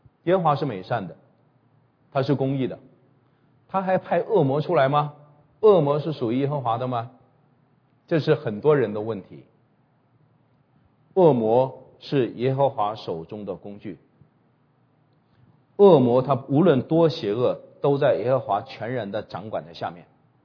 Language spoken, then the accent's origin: Chinese; China; 是有时候旁观者，我们中国人叫做旁观者清哈。